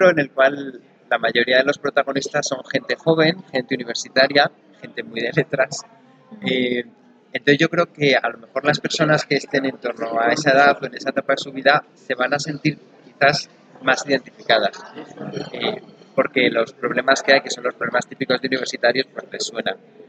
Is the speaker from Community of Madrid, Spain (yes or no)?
yes; Madrid, Community of Madrid, Spain; No, soy de Madrid. Lo cual es estupendo porque cuando me preguntan que si es autobiográfico, pues claro, que no, porque yo siempre he vivido en Madrid.